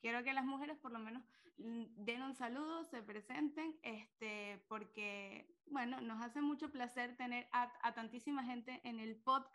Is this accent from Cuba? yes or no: no; Venezuela; yo quiero decir que aquí somos 4 venezolanos.